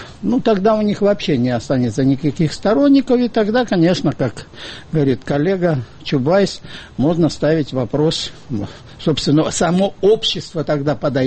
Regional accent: Synelnykove, Dnipropetrovsk Oblast, Ukraine; в моем родном городе Синельниково, Днепропетровской области.

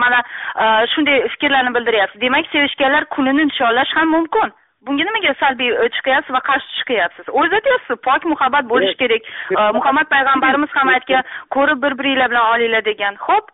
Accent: Bukhara, Bukhara Region, Uzbekistan; born or raised there

